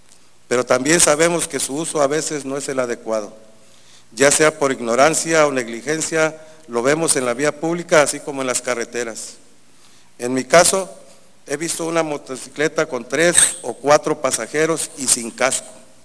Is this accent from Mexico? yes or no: yes; Santiago Ixcuintla, Nayarit, Mexico; Yo soy de Santiago Ixcuintla y es mi deber velar por su bienestar y seguridad.